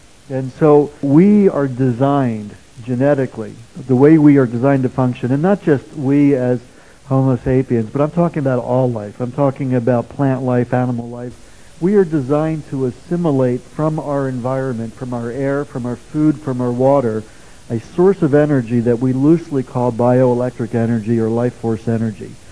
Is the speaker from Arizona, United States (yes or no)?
yes; Scottsdale, Arizona, United States; I'm here from Scottsdale, Arizona.